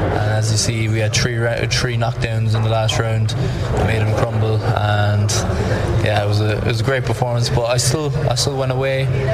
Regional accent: Ireland; So for us right now, it's a great time for being an Irish fighter.

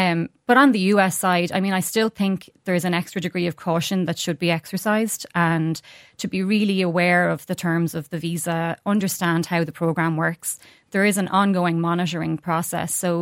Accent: Ireland; So, I mean, that is one of the good things about being an Irish J1 student.

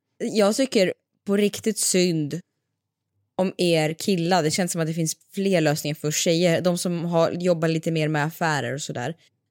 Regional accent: Siberia, Russia; eller jag hade en granne när vi växte upp i Sibirien.

